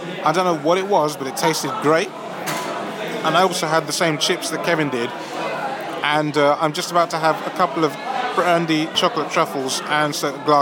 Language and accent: English; London, United Kingdom; Me, I'm boring from London.